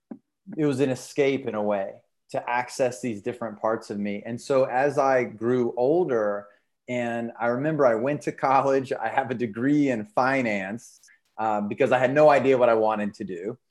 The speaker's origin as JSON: {"language": "English", "region": "the South", "country": "United States", "tie": "born or raised there", "said": "especially as a young man growing up in the South"}